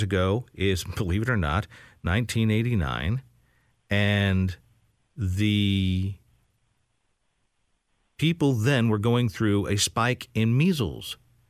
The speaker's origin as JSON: {"language": "English", "region": "New York", "country": "United States", "tie": "born or raised there", "said": "I was growing up in Metro New York"}